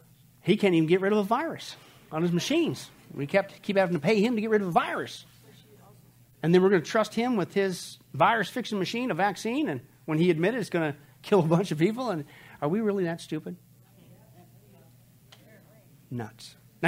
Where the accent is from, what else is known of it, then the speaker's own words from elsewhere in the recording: United States; I'm an American, right?